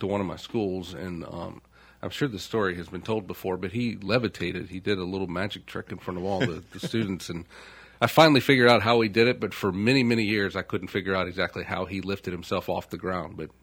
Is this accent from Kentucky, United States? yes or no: yes; Louisville, Kentucky, United States; now in Baton Rouge, United States; And you know, growing up in Louisville, we had 25 different neighborhoods. Here I can name maybe five, but you can basically, unfortunately, narrow them all down to either North Baton Rouge or South Baton Rouge.